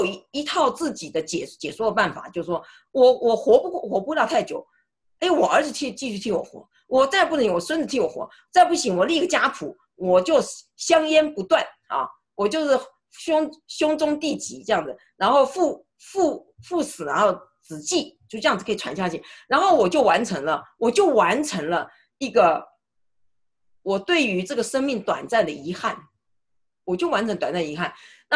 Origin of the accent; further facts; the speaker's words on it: China; 尤其是我们中国人哈，